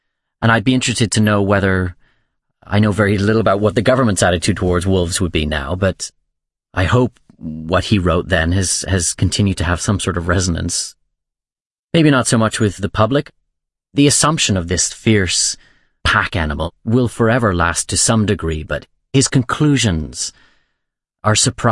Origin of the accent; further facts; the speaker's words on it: Canada; I, of course, as every Canadian is, completely aware of Farley Mowat, and we were introduced to the book in school